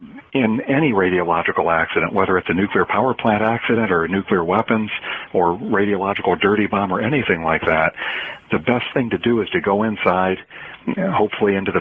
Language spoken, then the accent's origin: English; Ohio, United States; As I mentioned before, I grew up in Ohio